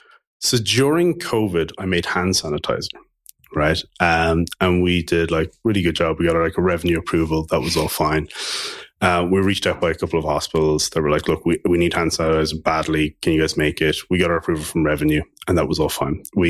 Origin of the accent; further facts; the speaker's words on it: Tullamore, Leinster, Ireland; Yeah, I'm from Tullamore. Born and raised, yeah.